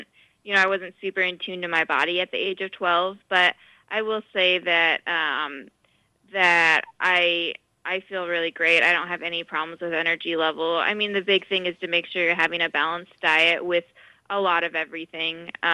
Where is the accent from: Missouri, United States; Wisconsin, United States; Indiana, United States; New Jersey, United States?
Indiana, United States; since I grew up in Indiana, which is very landlocked, we didn't have really access to fresh fish or fresh seafood in general